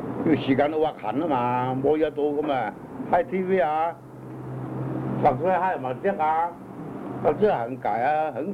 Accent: Kaiping, Guangdong, China; 門結山開平。

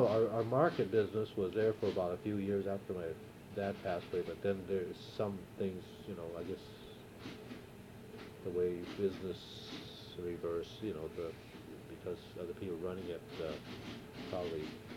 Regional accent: Los Angeles, California, United States; I was born in Los Angeles.

